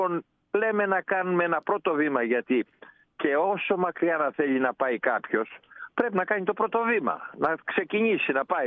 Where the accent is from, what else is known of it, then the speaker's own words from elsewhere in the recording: Greece; γιατί ξαναλέω, είμαστε Έλληνες